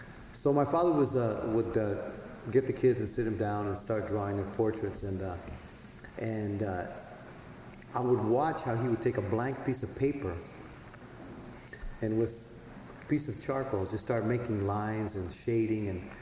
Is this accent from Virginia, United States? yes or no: no; Mesa, Arizona, United States; And so I grew up in Mesa, Arizona. It's a Mormon community. It's the largest Mormon enclave outside of Salt Lake City.